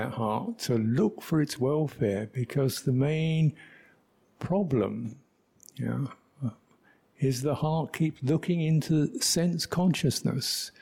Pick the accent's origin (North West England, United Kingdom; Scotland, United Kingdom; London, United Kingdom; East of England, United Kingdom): London, United Kingdom; Where I was brought up in London, triple gem was diamond ring, maybe.